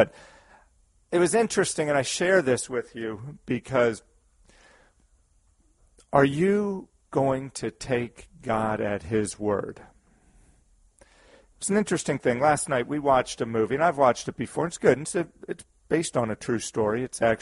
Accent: Maryland, United States; now in Vermont, United States; I grew up in Maryland where we didn't have nearly as much snow as we have here in Vermont, but we did have snow, and sometimes we had lots of it

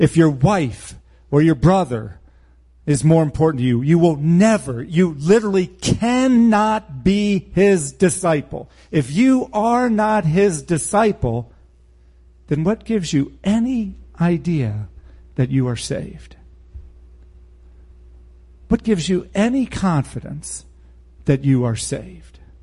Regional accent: United States; you know, I grew up in America, in which most people went to church or considered themselves Christians and were not.

